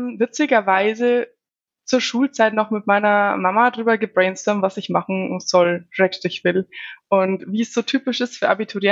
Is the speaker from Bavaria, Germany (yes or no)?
yes; Regensburg, Bavaria, Germany; ich komme aus Regensburg, aus dem schönen Bayern, wie man vielleicht auch im Laufe der Podcast-Folge hören wird.